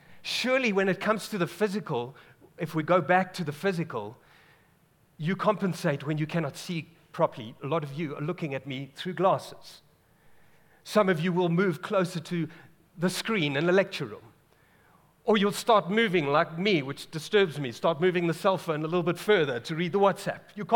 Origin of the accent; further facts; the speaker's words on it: England, United Kingdom; We as English people decided, you know, that's such a great Afrikaans word.